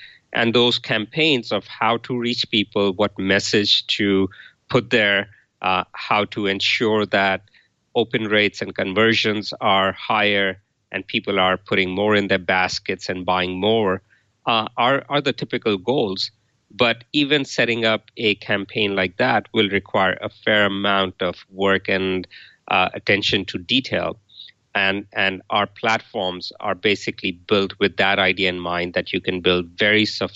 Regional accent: India; now in United States; So I grew up in India and have lived in the U.S. for about 30 years.

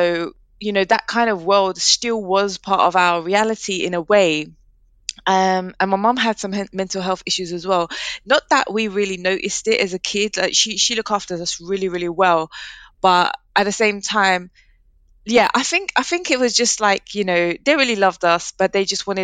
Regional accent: Leyton, London, United Kingdom; I grew up in Leighton, which is East London, and there was like so much diversity there

